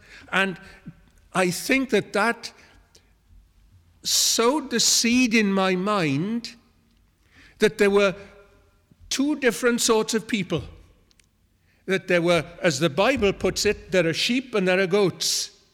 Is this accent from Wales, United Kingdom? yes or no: yes; Wales, United Kingdom; What use will it be that I'm Welsh or that you are Iranian?